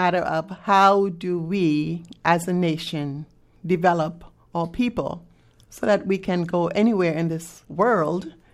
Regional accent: U.S. Virgin Islands; also born or lived in Caribbean; I grew up in the Caribbean and moved to the Virgin Islands. No, I did not. The way it's singled out in America, it wasn't like that at all in the Caribbean.

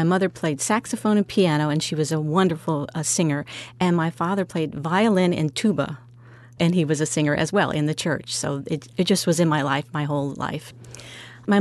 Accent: Louisiana, United States; We're Creole. I'm an Isleño from Louisiana, a Canary Islander

